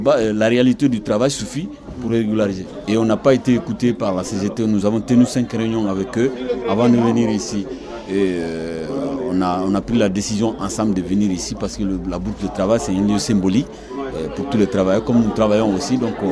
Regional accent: Mali; now in France; Je suis malien. Ça fait 15 ans que je suis en France.

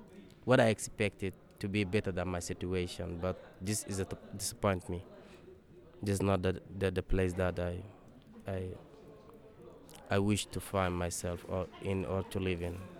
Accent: Darfur, Sudan; I'm from Sudan, Darfur State.

